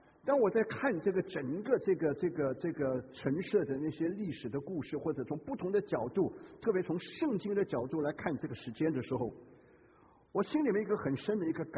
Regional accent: Guangdong, China; 我哋广东人唔系叫活该啊，叫咩啊？叫抵死啊！

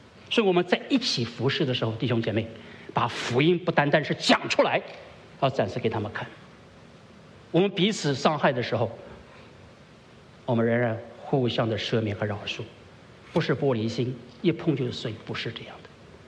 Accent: China; 我们中国人说，三个臭皮匠怎么样啊？

